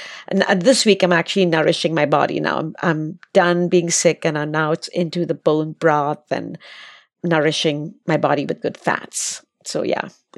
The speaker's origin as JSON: {"language": "English", "town": "Mumbai", "region": "Maharashtra", "country": "India", "tie": "born or raised there", "said": "I was raised in Bombay, now called Mumbai, India."}